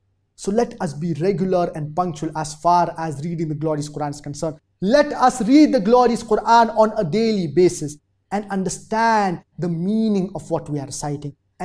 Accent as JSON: {"language": "English", "town": "Dhaka", "region": "Dhaka Division", "country": "Bangladesh", "said": "Assalamu alaikum. … I'm from Dhaka, Bangladesh. I'm a student at National Ideal College, Girgaon, Dhaka."}